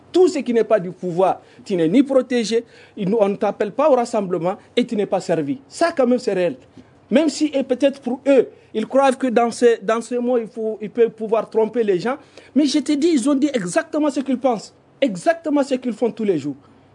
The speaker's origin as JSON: {"language": "French", "country": "Mali", "said": "nous sommes tous des Maliens"}